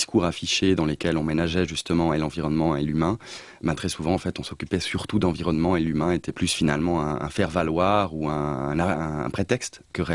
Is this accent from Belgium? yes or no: no; North, Cameroon; je suis né au Nord Cameroun, à la porte d'un des plus grands parcs nationaux du Cameroun, le parc de Waza. Et c'est probablement aussi le fait que j'ai grandi pendant mes 10 premières années dans des espaces où il y avait de la grande faune